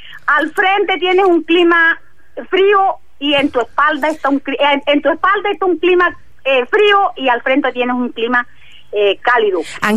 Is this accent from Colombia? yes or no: yes; Camarón, Colombia; aquí felizmente en los Montes de María, sobre todo en Camarón, mi tierra natal.